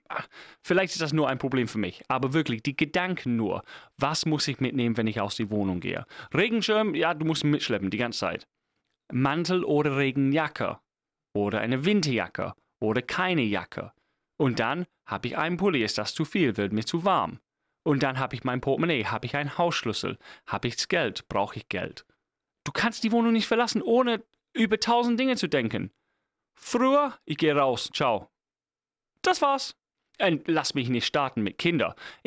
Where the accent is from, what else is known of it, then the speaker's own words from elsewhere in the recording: England, United Kingdom; German is a second language; Vielleicht ist das hier ein Teil von meiner englischen Herkunft. Aber als Engländer, als Kind, als Jugendlicher, ich hatte Klamotten.